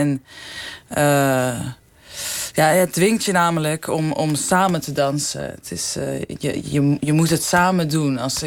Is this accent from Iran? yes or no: yes; Iran; Het is een mix van Grieks, Iraans, waar ik vandaan kom, en Turks.